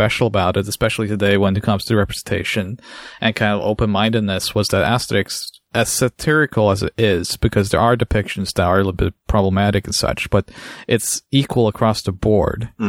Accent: Norway; Cause like I grew up in Norway.

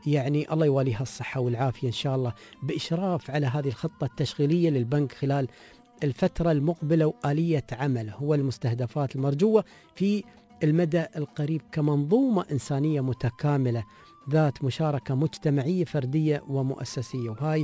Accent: United Arab Emirates; عندنا في الإمارات

